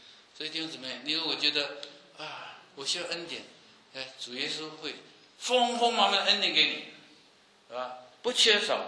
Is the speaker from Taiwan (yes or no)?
no; China; 他是犹太人，我是中国人，为什么我爱耶稣胜过爱中国人？